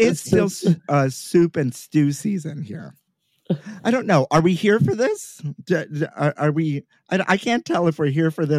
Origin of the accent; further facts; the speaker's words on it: New York City, New York, United States; You know, I grew up here in New York City, born and raised.